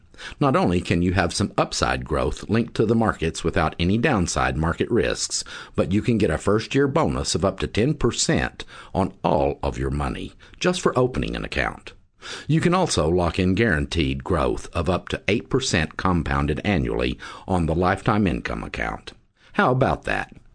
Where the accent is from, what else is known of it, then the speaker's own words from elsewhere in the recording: Texas, United States; born and raised in Texas, and working with clients right here in the Dallas-Fort Worth Metroplex and all over the rest of this big old Lone Star State